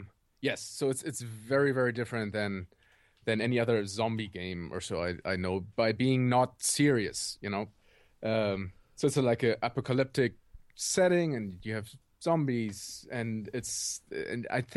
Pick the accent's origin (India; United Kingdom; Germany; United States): Germany; I'm in LA right now. I'm from Germany originally.